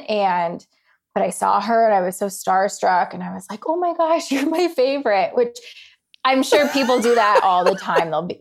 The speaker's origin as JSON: {"language": "English", "region": "Colorado", "country": "United States", "tie": "born or raised there", "said": "And then because I grew up in Colorado when Trista went on and married Ryan, like that was a huge deal in Colorado."}